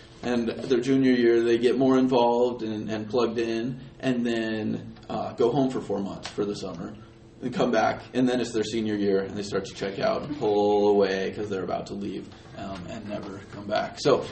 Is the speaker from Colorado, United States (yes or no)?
yes; Colorado, United States; I'm originally from Colorado